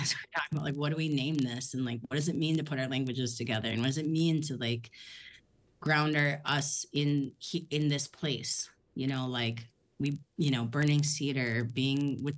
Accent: South Dakota, United States; But how I got started, I grew up in South Dakota and was in a really small town.

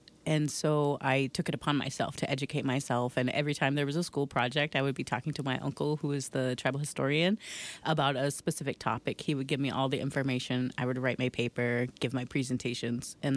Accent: Tama, Iowa, United States; from Tama, Iowa. I have been living and creating on Dakota territory for almost 10 years now

